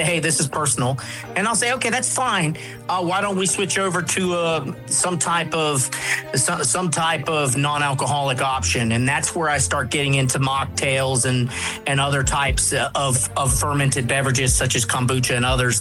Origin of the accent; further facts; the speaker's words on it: North Carolina, United States; this state, North Carolina, has to offer, my home state.